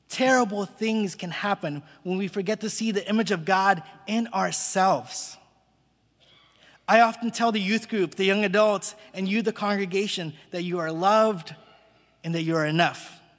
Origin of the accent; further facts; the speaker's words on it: Long Beach, California, United States; When I did an internship at a church in my hometown of Long Beach, California